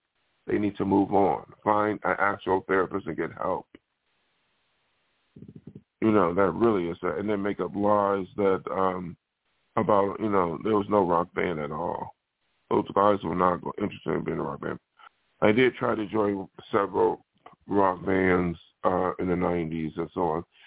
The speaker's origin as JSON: {"language": "English", "town": "Buffalo", "region": "New York", "country": "United States", "tie": "born or raised there", "said": "Now, some of these people may be from Buffalo. I don't want to deal with from my hometown"}